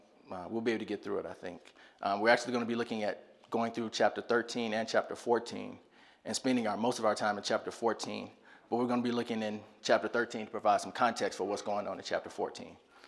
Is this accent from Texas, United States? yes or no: no; Birmingham, Alabama, United States; now in Colorado, United States; growing up in Birmingham, Alabama, you know, we like to compete against somebody.